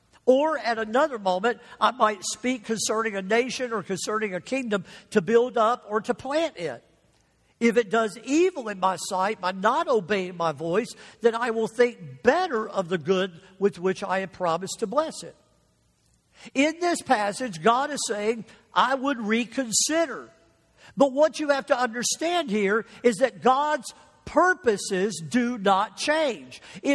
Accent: Jackson, Mississippi, United States; also born or lived in Mobile / Lakeland / Kalamazoo / Canada; I was born in Mobile, Alabama. I was about 7 years old. We moved to Jackson, Mississippi. Then we made several moves there.

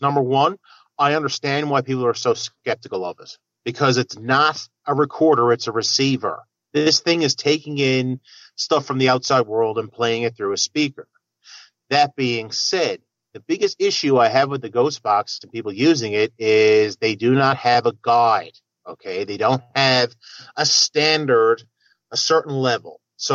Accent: Mount Pearl, Newfoundland and Labrador, Canada; actually Mount Pearl, which is a city on the outside of St. John's. It's actually where I'm from. I was born in Mount Pearl.

